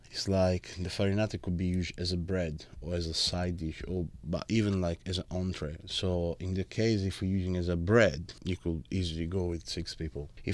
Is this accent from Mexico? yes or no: no; Sicily, Italy; English is a second language; one of the recipes where I grew up in Sicily is called panelle.